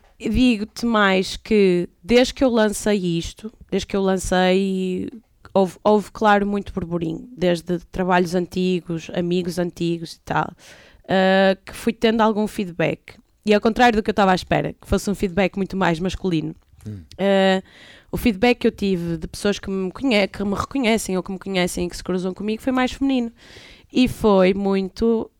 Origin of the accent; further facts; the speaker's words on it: Braga, Norte, Portugal; also born or lived in Berlin; eu cresci em Braga e eu sempre fui excêntrica, vá, em Braga.